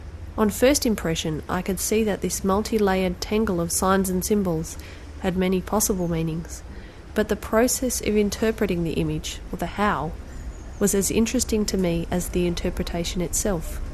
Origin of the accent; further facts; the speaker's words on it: Victoria, Australia; I'm an Australian sound artist living and working in country Victoria.